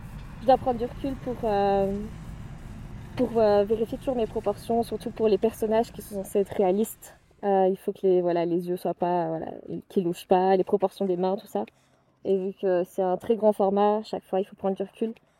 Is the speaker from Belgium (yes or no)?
yes; Brussels, Belgium; Je suis originaire de Bruxelles, j'ai 27 ans